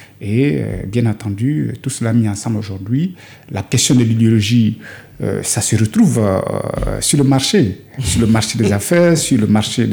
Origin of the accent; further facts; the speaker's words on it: Côte d’Ivoire; Ben, nous sommes des Ivoiriens